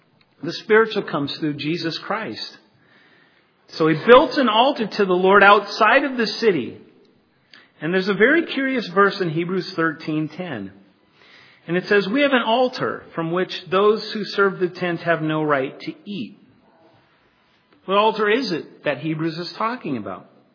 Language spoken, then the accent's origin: English; Colorado, United States; But, you know, I grew up in Colorado. And as a kid, we went to certain places in Colorado